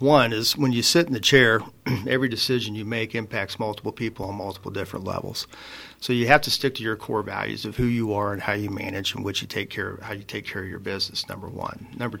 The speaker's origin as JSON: {"language": "English", "town": "Belleville", "region": "Kansas", "country": "United States", "tie": "born or raised there", "also_born_or_lived": "New Orleans, United States", "said": "Well, we grew up originally down in New Orleans, and then we moved to Belleville, Kansas, and lived up there, went to high school"}